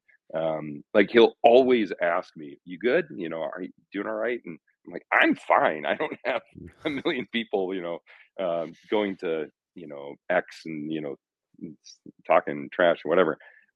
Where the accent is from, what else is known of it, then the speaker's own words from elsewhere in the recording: St. Paul, Minnesota, United States; Yeah, so I grew up in St. Paul, Minnesota.